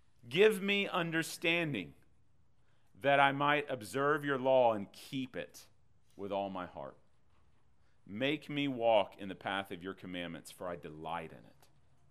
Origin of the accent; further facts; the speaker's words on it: Texas, United States; I'm from Texas, man. The cow's all over the place.